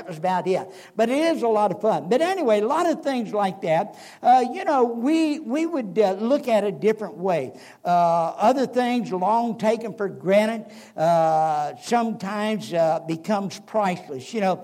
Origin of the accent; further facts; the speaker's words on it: Springfield, Ohio, United States; I was born and raised down in the southern part of Ohio, down around Greene and Clark County. I was born in Greene County in Yell Springs, and I grew up in Clark County, up close to Springfield.